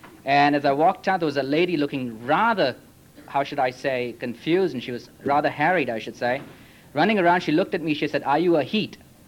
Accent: Mumbai, Maharashtra, India; also born or lived in Detroit, United States / Chicago, United States; now in United States; I come from Bombay, India, through Detroit and Chicago to California. So quite a route.

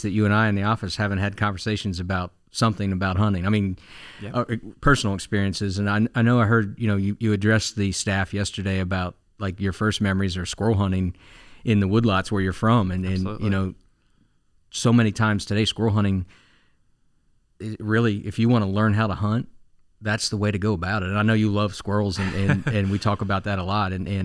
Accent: Pennsylvania, United States; And you talk about, like, where are you from? Pennsylvania. You ever been to Potter County?

